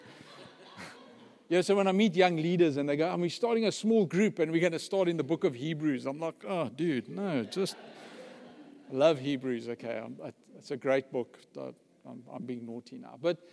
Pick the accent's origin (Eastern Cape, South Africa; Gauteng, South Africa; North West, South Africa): Gauteng, South Africa; Johannesburg; You know, we're from Joburg, you have to get a walk on the beach.